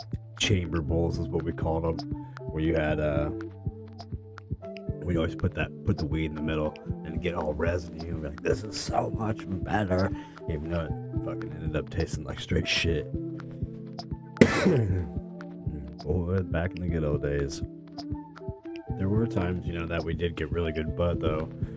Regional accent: Clarks Hill, Indiana, United States; Growing up in Indiana, it was always a hassle, man, to get anywhere. I grew up in the sticks. I lived in a town called Clarks Hill a lot.

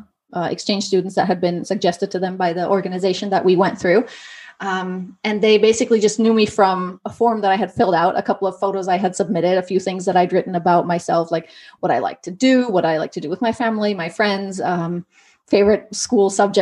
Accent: Germany; So I grew up in Germany. My dad's American and my mom is German.

